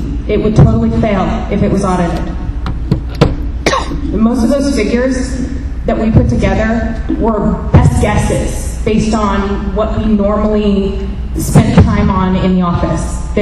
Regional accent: California, United States; I'm a sixth generation Northern California resident. I'm born and raised in Tehama County, and I was very proud to work for Tehama County.

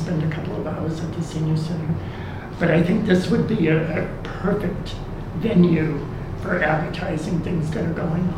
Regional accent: Boston, Massachusetts, United States; And we born and raised in Boston, so she was a stubborn Boston Irish Catholic pain in the ass.

